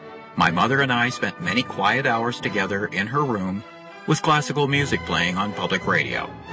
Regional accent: Windsor Heights, Iowa, United States; from Windsor Heights, Iowa

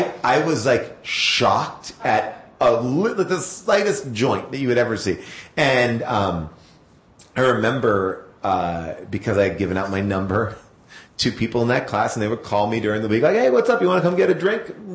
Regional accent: New York, United States; now in Los Angeles, United States; I'm from Long Island. I grew up a Knicks fan.

